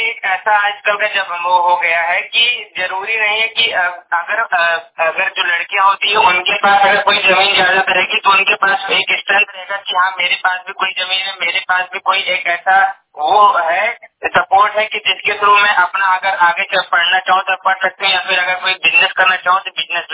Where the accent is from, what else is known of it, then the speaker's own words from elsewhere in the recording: Uttar Pradesh, India; मैं चित्रपासी सिद्धार्थ नगर का रहने वाला हूँ।